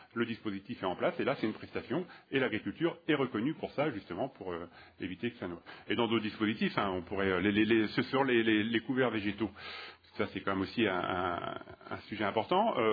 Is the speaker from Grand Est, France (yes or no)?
no; Nouvelle-Aquitaine, France; chez moi en Charente-Maritime, hein, deuxième zone humide de France